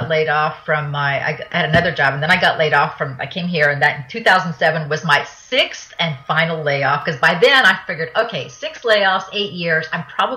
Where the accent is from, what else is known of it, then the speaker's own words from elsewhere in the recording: France; So I grew up in France. I was born in France. So I speak French, and that's kind of a clue to this story.